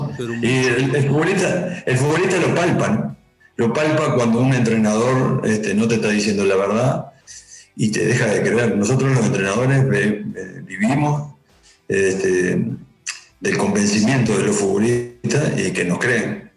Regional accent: Uruguay; somos uruguayos y lo llevamos en la sangre

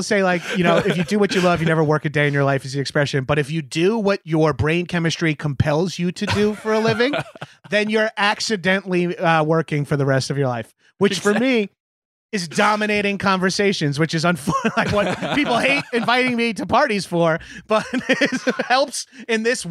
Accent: New York, United States; now in Los Angeles, United States; as a New Yorker turned Angeleno.

